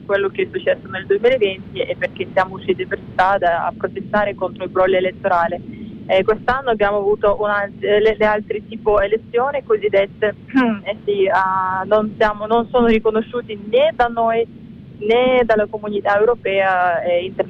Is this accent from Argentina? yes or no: no; Belarus; Italian is a second language; il mio paese ormai è diventato un paese prigione, lo posso chiamare solo così